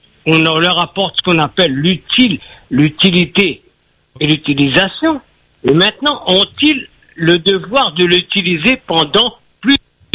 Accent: Réunion, France; Je viens de Nice. Donc, je suis propriétaire à La Réunion, et je suis réunionnais, je le dis bien.

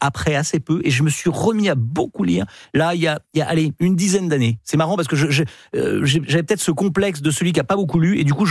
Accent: Versailles, Île-de-France, France; born there; Je suis né à Versailles.

